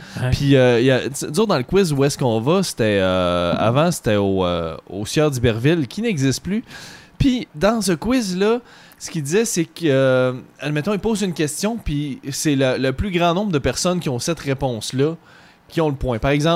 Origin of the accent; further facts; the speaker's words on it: Quebec, Canada; Puis je viens du Lac-Saint-Jean, fait que c'est un peu ça qui est l'histoire.